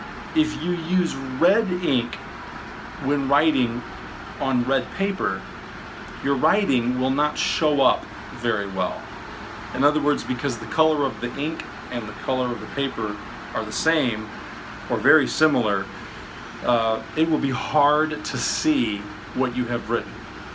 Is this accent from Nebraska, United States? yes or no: yes; Omaha, Nebraska, United States; There are very few buildings left in my hometown of Omaha that date back to the 19th century.